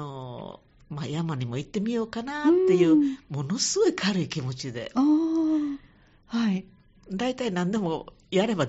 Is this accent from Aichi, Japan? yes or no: no; Osaka, Japan; 私は堺で生まれて、はい、あの泉州地方で育ったんで